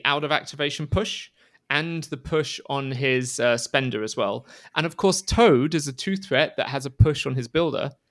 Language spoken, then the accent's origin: English; United Kingdom; But as a British person, most of our pies are savory, not sweet, right?